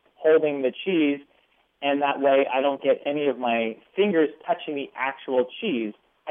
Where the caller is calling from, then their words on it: Berkeley, California, United States; I'm calling from Berkeley, California.